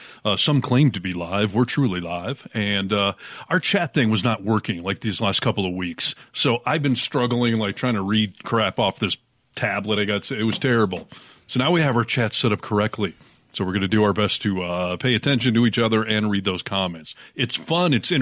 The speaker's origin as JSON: {"language": "English", "country": "United States", "said": "I'm really American, by the way."}